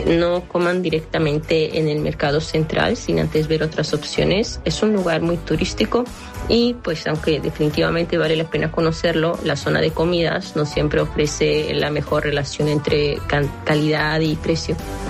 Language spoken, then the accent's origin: Spanish; Budapest, Hungary; born there; Spanish is a second language; Yo nací en Budapest, soy húngara y mi familia también